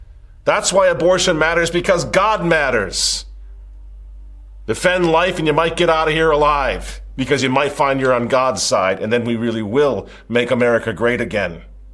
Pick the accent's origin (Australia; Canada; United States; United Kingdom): United States; I'm not a Republican, but I'm an American and I'm a Catholic